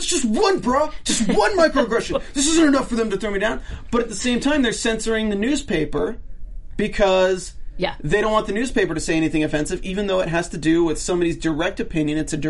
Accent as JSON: {"language": "English", "region": "North Carolina", "country": "United States", "said": "I live 10 minutes away from Duke campus, and I knew some of the people."}